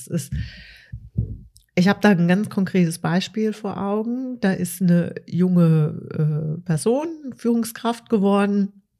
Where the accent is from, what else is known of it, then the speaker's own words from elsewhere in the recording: Baden-Württemberg, Germany; also ich bin noch mit dem Satz als Schwäbin groß geworden, nicht gelobt ist gelobt genug.